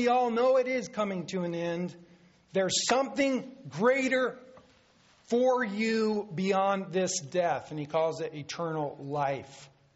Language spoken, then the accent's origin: English; Ireland; There always has to be bad news. I'm Irish. That's just the way it is.